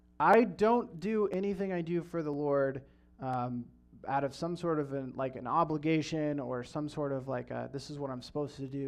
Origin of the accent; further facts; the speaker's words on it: California, United States; I grew up in the Central Valley near Fresno. We have good Mexican food in the Central Valley, and I grew up hating Mexican food.